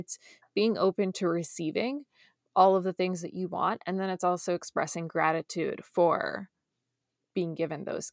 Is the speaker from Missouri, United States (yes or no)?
no; New York City, New York, United States; Well, you know, I grew up in New York City. I don't know if you knew that.